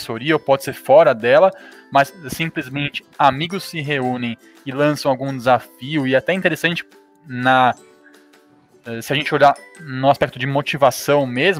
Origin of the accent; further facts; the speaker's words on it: São Paulo, Brazil; Nós somos da cidade de São Paulo